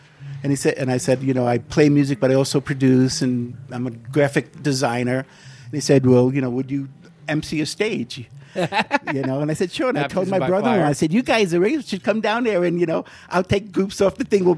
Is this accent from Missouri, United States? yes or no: no; Brooklyn, New York, United States; I grew up in Brooklyn.